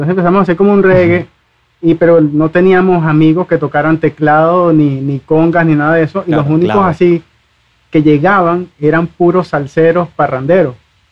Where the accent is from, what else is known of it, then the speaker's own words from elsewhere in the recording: La Guaira, Venezuela; also born or lived in Caracas; Nací en La Guaira, bueno, nací en Caracas, pero me crié toda la vida en La Guaira.